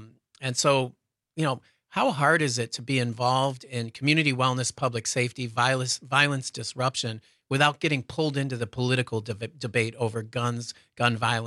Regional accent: Chicago, Illinois, United States; Chicago, my hometown, being thrown out as an example of, you know, just a war zone

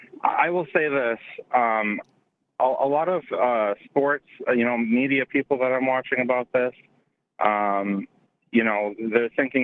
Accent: Green Bay, Wisconsin, United States; So I am from Green Bay, so this has been on my radar for quite some time.

